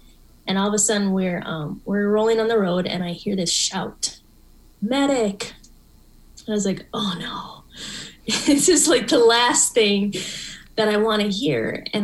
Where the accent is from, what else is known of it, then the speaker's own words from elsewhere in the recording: Minnesota, United States; and I'm from Minnesota, I know cold, but I felt like it was colder than any Minnesota winter I'd ever endured.